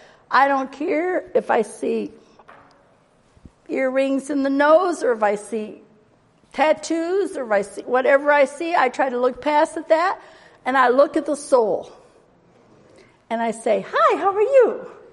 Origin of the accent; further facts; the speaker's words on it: Virginia, United States; born there; I was born in Virginia. And I was raised with a wonderful family.